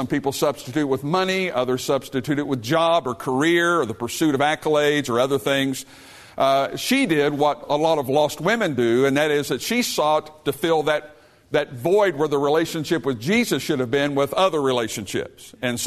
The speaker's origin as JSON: {"language": "English", "region": "Missouri", "country": "United States", "said": "Now, I'm from Missouri, so you can amen there."}